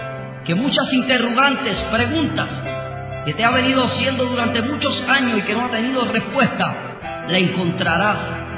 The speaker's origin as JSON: {"language": "Spanish", "town": "Aguadilla", "country": "Puerto Rico", "tie": "born or raised there", "said": "nacido y criado en el Jardín del Atlántico, ciudad de Aguadilla, en un hogar humilde, sencillo, de familia de bajos recursos."}